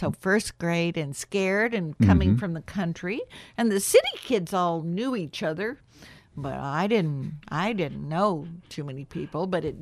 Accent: Grayville, Illinois, United States; But I grew up in Grayville on a farm, halfway in between Grayville and Browns.

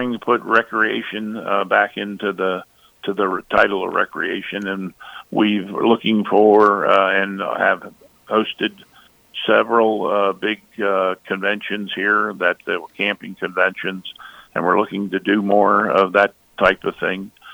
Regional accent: Pennsylvania, United States; Well, I'm from Pennsylvania. I've been in the shooting world for over 50 years. I was in charge of a big sportsman's club in the Hershey area for 32 years.

